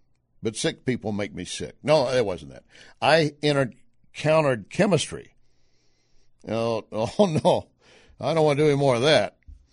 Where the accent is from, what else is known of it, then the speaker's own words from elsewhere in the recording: Texas, United States; I'm talking to him, and I grew up in West Texas.